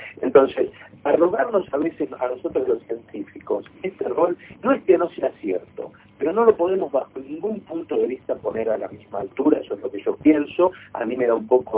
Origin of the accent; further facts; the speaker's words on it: Argentina; tanto ingleses como argentinos estamos, nos ponemos de acuerdo en cómo funciona el Atlántico Sur.